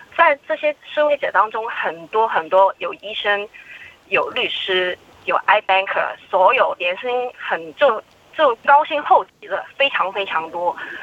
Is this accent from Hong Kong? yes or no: yes; Hong Kong; Chinese is a second language; 我是香港人，有一点想表达这个问题的